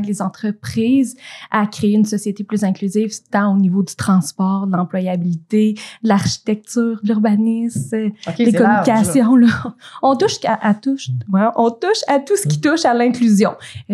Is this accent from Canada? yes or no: yes; Nicolet, Quebec, Canada; Moi, je suis de Nicolet.